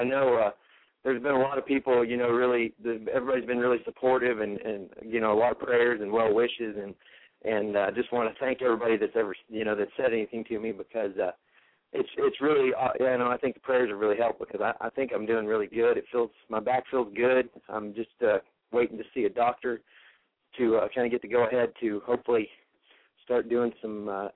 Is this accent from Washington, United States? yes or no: no; Loudon, Tennessee, United States; now in Azle, United States; I live in Azale, Texas, but I grew up in Tennessee, actually.